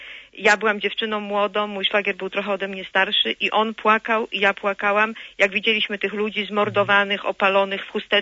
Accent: Gniezno, Greater Poland Voivodeship, Poland; ja jestem z Gniezna

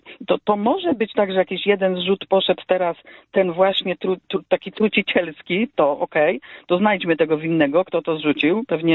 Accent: Ciechocinek, Kuyavian-Pomeranian Voivodeship, Poland; ja jestem z Ciechocinka, tak?

